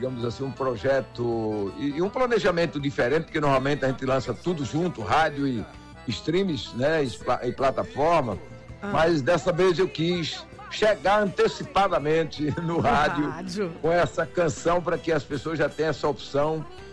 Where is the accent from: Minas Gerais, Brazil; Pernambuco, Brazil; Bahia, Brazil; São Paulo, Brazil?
Bahia, Brazil; Curaçá; sou filho de Juazeiro. Barro Vermelho, mandar logo um alôzinho aqui, amigas. Pra Barro Vermelho, Curaçá, minha terrinha querida